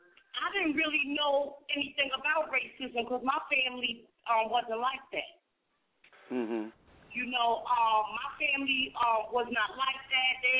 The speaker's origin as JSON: {"language": "English", "town": "Long Island", "region": "New York", "country": "United States", "tie": "born or raised there", "said": "You know, I grew up in Long Island"}